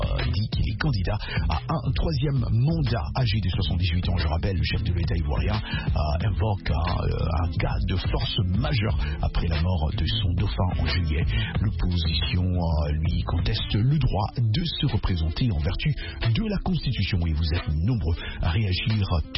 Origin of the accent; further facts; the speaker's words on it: Kinshasa, DR Congo; Parce que même là où moi j'ai grandi, à Kinshasa